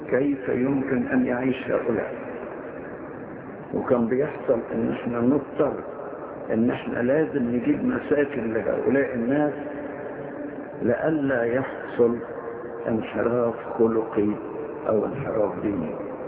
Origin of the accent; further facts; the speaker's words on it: Egypt; وعندنا في مصر في برضه من هذا النوع